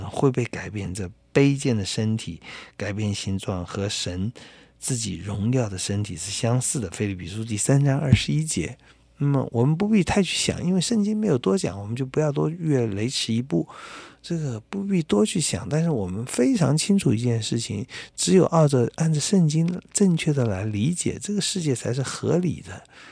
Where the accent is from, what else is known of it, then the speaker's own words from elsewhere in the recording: China; 尤其我们中国人最懂这些，叫做辈分。